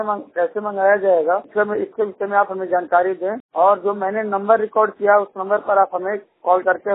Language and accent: Hindi; Aurangabad, Bihar, India; मैं बिहार औरंगाबाद जसुईया का निवासी हूं और मैं 100% ब्लाइंड हूं।